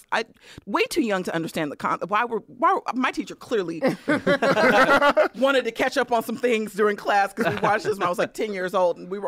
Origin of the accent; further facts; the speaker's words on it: California, United States; I'm from the Bay Area, so I wasn't worried at all.